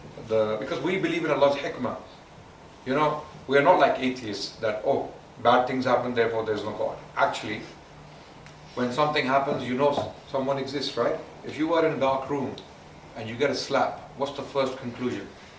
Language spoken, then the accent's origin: English; Pakistan; because I grew up in Pakistan. I used to see that very often.